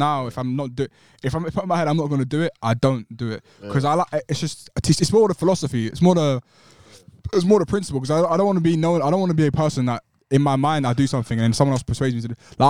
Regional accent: Somalia; Well, I'm from Somalia, where yeah. it's a great good country. I love Somalia, but there's poverty and stuff

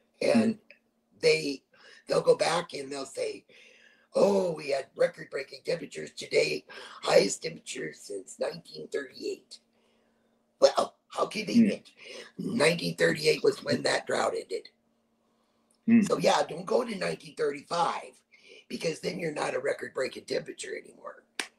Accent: Iowa, United States; I grew up in Northwest Iowa, which is the state directly under Minnesota.

